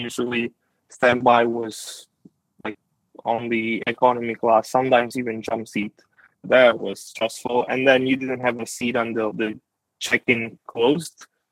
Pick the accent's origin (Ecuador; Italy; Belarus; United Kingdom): Italy; English is a second language; moved away as an adult; now in Seattle, United States; I'm from Italy originally. I just moved to the US when I was to go to college. Airplanes are my passions. I did aerospace engineering in college and I stayed here to work. So right now I am based in Seattle.